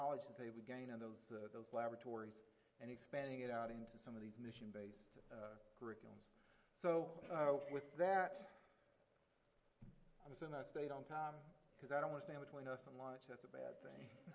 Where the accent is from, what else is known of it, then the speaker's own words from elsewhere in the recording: Texas, United States; And being a Texan, I kind of looked around and said, you know, is there any way I can get this back to Texas?